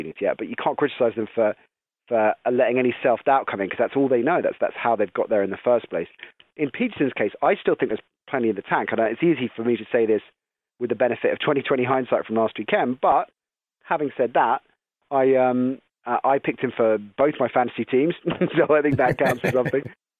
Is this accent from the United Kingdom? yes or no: yes; United Kingdom; never forget, as a British NFL fan, you're watching one of the great quarterbacks play